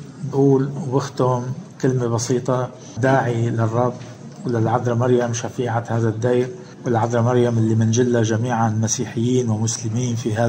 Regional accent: Lebanon; ونحن في لبنان كما في الكنيسة الأنطاكية الأرثوذكسية لنا تاريخ، نحن مانا أولاد مبارح

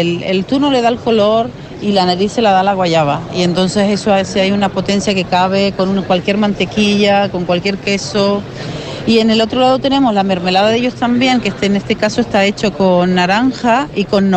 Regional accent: Fuerteventura, Canary Islands, Spain; Es que, ¿sabes lo que pasa? Que ya no somos solo majoreros.

